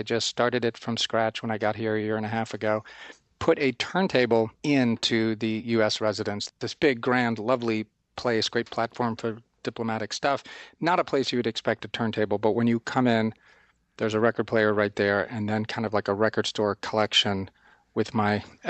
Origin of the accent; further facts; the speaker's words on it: Lincoln, Massachusetts, United States; I grew up in Lincoln, Massachusetts, right outside of Boston, and I listened to lots of radio.